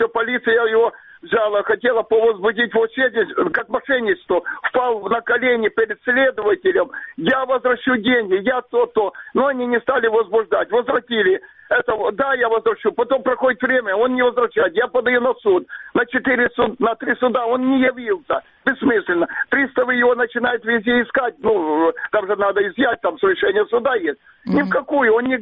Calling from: Crimea, Ukraine; Ага, я с Крыма звоню вам.

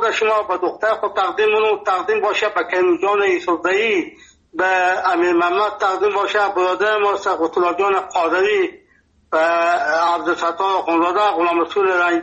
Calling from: Nimruz, Afghanistan; ما 50 سال در ولایت نیمروز هستم. اینجا لهجه ما لهجه فارسی است، اینجا لفظی ما لهجه بلوچی است، اینجا پشتو گپ میزنم.

